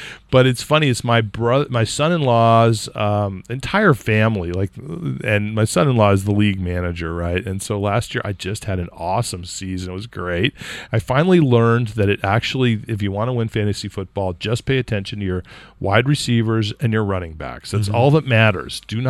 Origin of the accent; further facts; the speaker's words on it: California, United States; if you're a 49ers fan, you're raised in California, you become a 49ers fan, and you're raised by a Giants fan